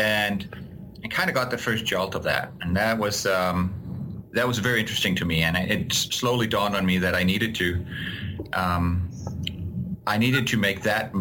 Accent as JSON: {"language": "English", "town": "Aarhus", "region": "Central Denmark Region", "country": "Denmark", "tie": "born or raised there", "said": "There was a conference in my hometown in Aarhus in Denmark"}